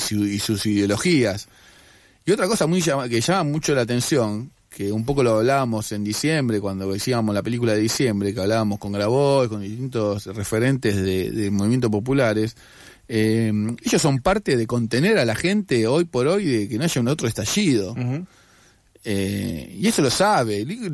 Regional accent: Barracas, Buenos Aires Province, Argentina; me imagino que habrá estado en otro lado, yo soy de Barraca

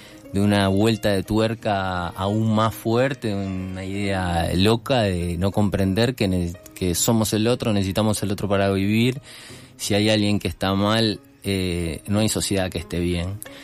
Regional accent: Uruguay; yo lo digo con tranquilidad porque soy uruguayo y mañana me voy

